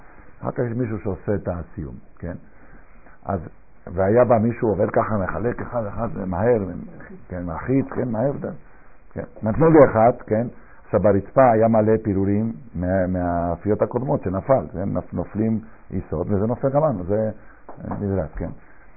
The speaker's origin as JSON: {"language": "Hebrew", "country": "Argentina", "tie": "born or raised there", "said": "אני רוצה לספר לכם מעשה שהיה כשהייתי ילד בארגנטינה בן 12."}